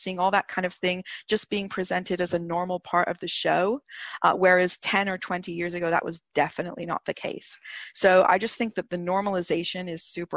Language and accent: English; United Kingdom; but I'm British